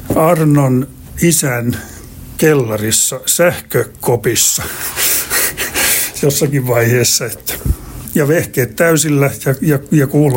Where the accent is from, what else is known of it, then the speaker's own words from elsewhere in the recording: Kajaani, Kainuu, Finland; Tulin tuolta Kajaanista tänne kouluun